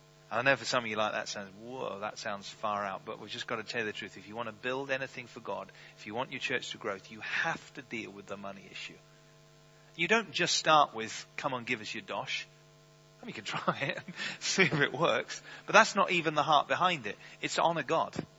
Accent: United Kingdom; So as a British pastor, I have to take the risk

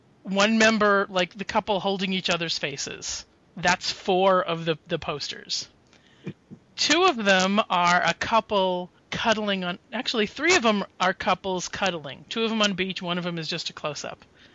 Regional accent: Boston, Massachusetts, United States; I mean, I'm from Boston. I know this. I lived it.

